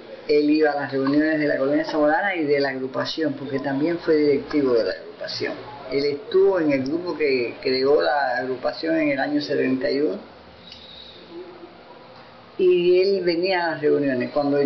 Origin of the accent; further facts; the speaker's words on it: Cuba; born there; Los cuatro nacimos en Cuba.